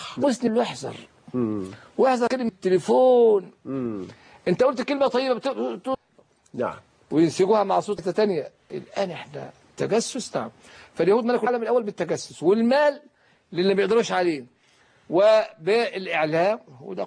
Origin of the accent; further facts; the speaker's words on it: El Mahalla El Kubra, Gharbia, Egypt; في مدينتي البسيطة المتواضعة المحلة الكبرى